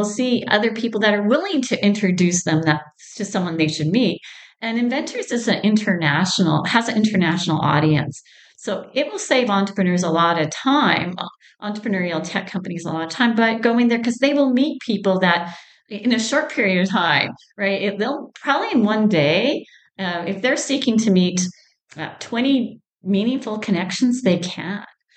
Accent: Alberta, Canada; I grew up in Alberta, saw the highs and lows of the economy

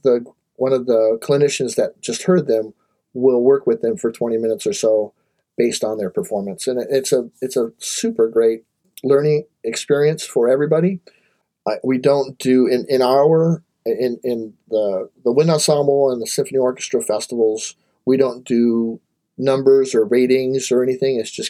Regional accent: Covina, California, United States; also born or lived in Bay Area; Yes, I grew up in Covina, which is about 30 miles east of LA. And I went to, we lived there. We moved there in 1975. We came down from the Bay Area.

